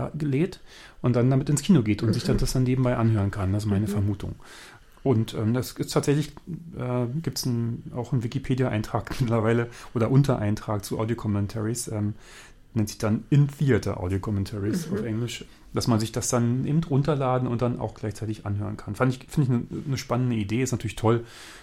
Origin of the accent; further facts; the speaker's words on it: Germany